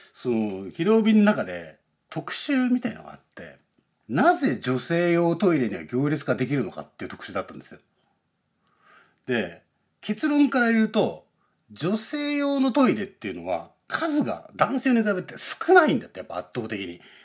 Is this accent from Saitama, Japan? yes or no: yes; Urawa, Saitama, Japan; うちの実家浦和だからさ、なんかまあ、なんつうの、関東平野のど真ん中だから